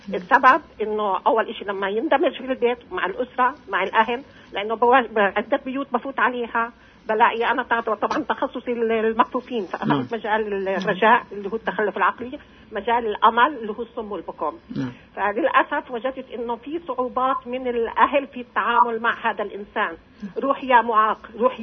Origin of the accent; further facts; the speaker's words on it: Iraq; فاحنا لما جيت من العراق